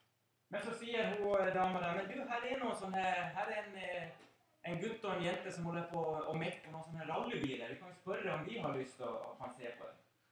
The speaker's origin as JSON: {"language": "Norwegian", "country": "Finland", "said": "Jeg er jo finsk, og vi er jo sta."}